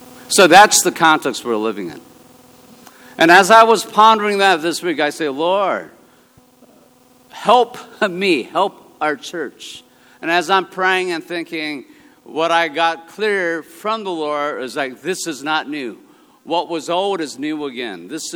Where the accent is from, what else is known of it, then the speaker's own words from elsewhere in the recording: Bethesda, Maryland, United States; especially growing up in Bethesda, it was never the case it was popular.